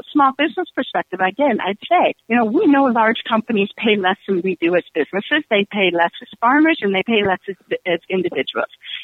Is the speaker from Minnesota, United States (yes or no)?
yes; Bird Island, Minnesota, United States; I grew up in Bird Island, Minnesota.